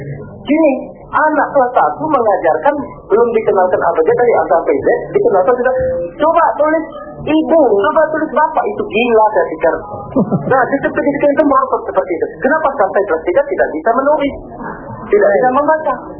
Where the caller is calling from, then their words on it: Palembang, South Sumatra, Indonesia; Saya dari Palembang